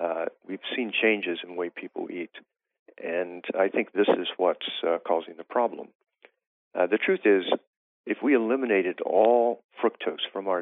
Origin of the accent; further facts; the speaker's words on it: West Virginia, United States; I grew up in West Virginia, and I noticed that a lot of my friends and relatives were gaining dramatic amount of weight.